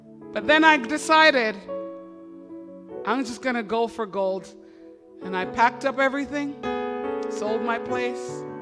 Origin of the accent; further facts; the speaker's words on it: Montreal, Quebec, Canada; My parents, when we were growing up in Montreal, said, you will not go to that church.